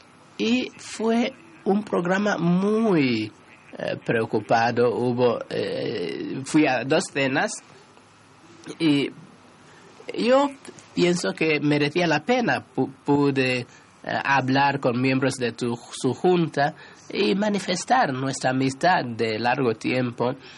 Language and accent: Spanish; United States; Mi experiencia internacional, yo soy americano, comprendo esto